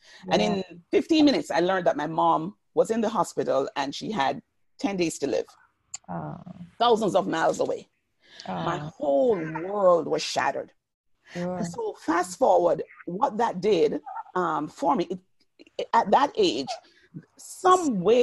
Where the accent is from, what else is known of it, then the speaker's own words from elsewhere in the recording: Jamaica; because I lived in the islands. I'm Jamaican, in case you missed it. I lived in the islands.